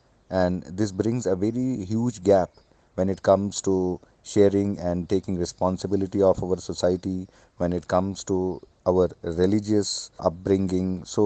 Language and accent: English; Srinagar, Jammu and Kashmir, India; I'm from Srinagar, Kashmir.